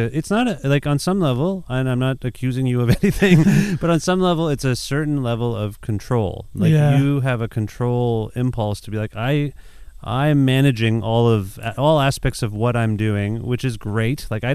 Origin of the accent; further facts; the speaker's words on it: Cambridge, Ontario, Canada; I grew up in Cambridge.